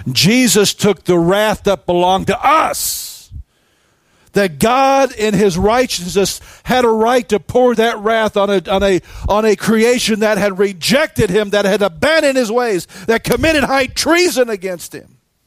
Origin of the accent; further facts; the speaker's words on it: the Ozarks, United States; I'm from the Ozarks. We have our own way of communicating.